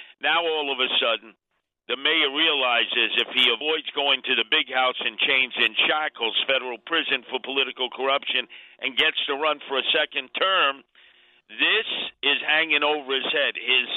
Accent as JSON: {"language": "English", "town": "Brooklyn", "region": "New York", "country": "United States", "tie": "born or raised there", "also_born_or_lived": "Chicago, United States", "said": "I grew up on 46 in Rockwell, South Side, from age 1 to 5 before the family took me back to Brooklyn, and you know the rest of the story."}